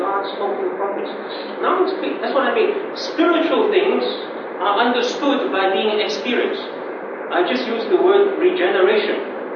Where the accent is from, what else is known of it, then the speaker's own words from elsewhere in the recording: Shanghai, China; moved away as an adult; I was living in Shanghai, China at the time. I'm from Shanghai, as you may know.